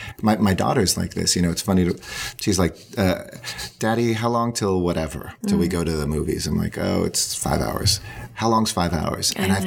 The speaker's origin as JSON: {"language": "English", "country": "United States", "tie": "born or raised there", "said": "When we grew up in the United States."}